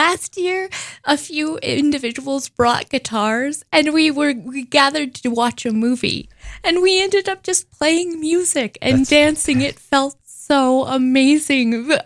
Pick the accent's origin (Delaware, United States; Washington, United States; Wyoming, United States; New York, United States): Wyoming, United States; Sheridan; I'm from Sheridan, Wyoming. I know everyone and everything.